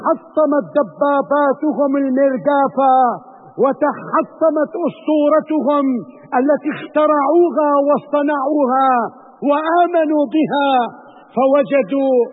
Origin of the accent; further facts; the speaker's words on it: Syria; فأنا عربي وأنا سوري ومن قبل أنا مسلم.